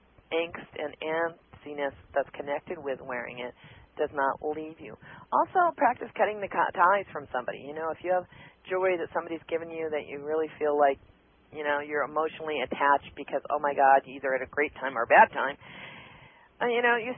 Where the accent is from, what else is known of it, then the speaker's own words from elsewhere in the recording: Washington, United States; born there; because he was born in the South and I was born in Washington.